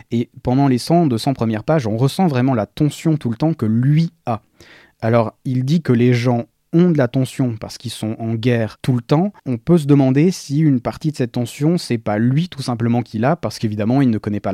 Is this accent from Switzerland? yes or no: yes; Switzerland; Alors je sais qu'en tant que Suisse, si j'arrive dans un village comme ça